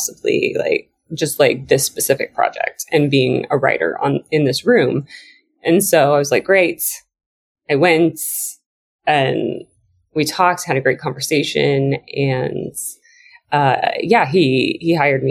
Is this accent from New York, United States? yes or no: no; Missouri, United States; Like I said, I'm from Missouri. My mom was a teller at a bank. My dad worked at a factory.